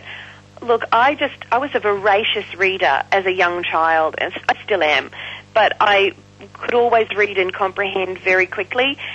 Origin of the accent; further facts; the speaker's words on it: Queensland, Australia; I had the great thrill of singing to 52,000 people in my home state.